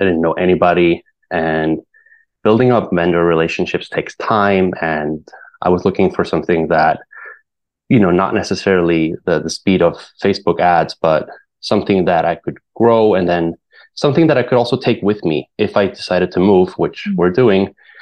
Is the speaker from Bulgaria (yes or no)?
no; Reykjavik, Capital Region, Iceland; moved away as an adult; now in New York, United States; I'm originally from Reykjavik in Iceland. I moved to the United States in 2014 to study photography at Parsons School of Design in New York City. I stayed in New York